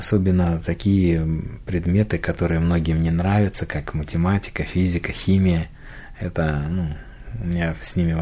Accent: Volgograd, Volgograd Oblast, Russia; Как уже было сказано, я из Волгограда. Мне сейчас, вот совсем недавно, когда мы эту передачу записываем, накануне мне исполнилось 33 года.

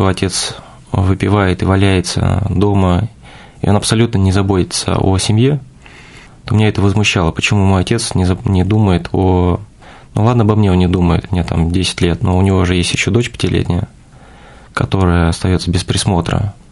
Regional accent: Komsomolsk-on-Amur, Khabarovsk Krai, Russia; born there; Родился в Комсомольске-на-Амуре, город закрытый, где делают подводные лодки, самолеты. Отец мой сварщик, а мама моя умерла от рака и воспитывался другой мамой.

